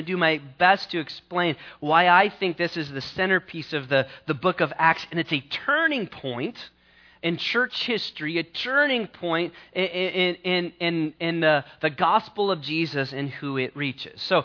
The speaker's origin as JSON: {"language": "English", "region": "California", "country": "United States", "tie": "born or raised there", "said": "especially when I grew up in California."}